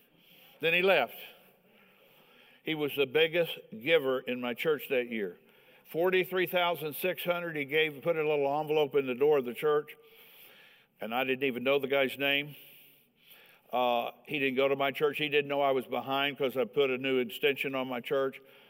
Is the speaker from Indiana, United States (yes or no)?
yes; Indiana, United States; I'm from Indiana. Don't hold that against me.